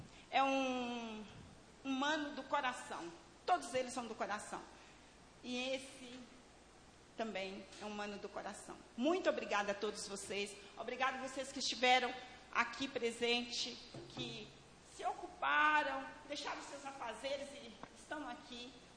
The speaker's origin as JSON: {"language": "Portuguese", "town": "Teófilo Otoni", "region": "Minas Gerais", "country": "Brazil", "lives_now": "Alfenas, Brazil", "said": "Eu sou de Teófilo Otoni, meus irmãos são de Belo Horizonte. E assim, agora nós somos de Alfenas."}